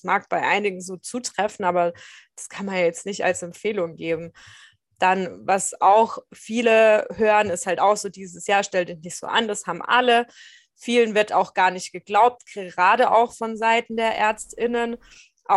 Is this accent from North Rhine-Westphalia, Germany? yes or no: no; Würzburg, Bavaria, Germany; also born or lived in Stuttgart; ich wohne mittlerweile wieder in meiner Heimatstadt in Würzburg, war aber 7 Jahre in Stuttgart